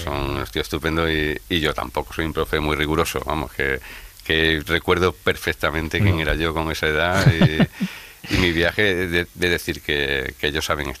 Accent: Cardeña, Andalusia, Spain; en mi pueblo, en Cardeña, en el Valle de los Pedroches, sí, no se come cochifrito

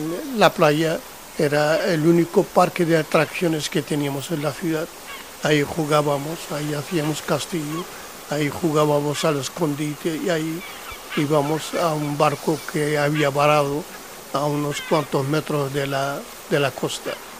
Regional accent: Dakhla, Western Sahara; Nací en Villa Cisneros, en el Hospital Español de Villa Cisneros.

